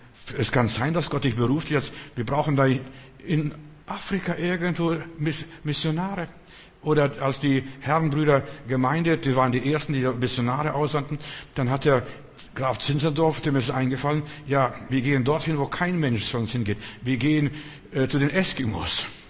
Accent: Lithuania; now in Germany; Wir sind aus Litauen ausgewandert nach Deutschland, in BRD hier, in Bundesrepublik.

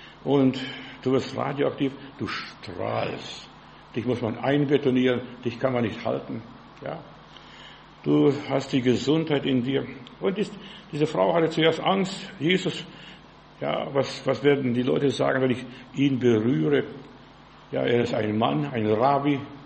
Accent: Berlin, Germany; Ich sage aus Berlin.

